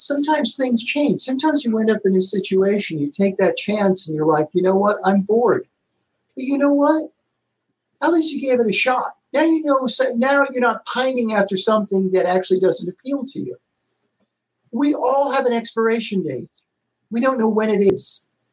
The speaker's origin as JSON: {"language": "English", "town": "Elmhurst", "region": "New York", "country": "United States", "tie": "born or raised there", "said": "But one of the things growing up in Elmhurst, Queens, in the shadow of Manhattan, the New York experience is that you have a pizza man."}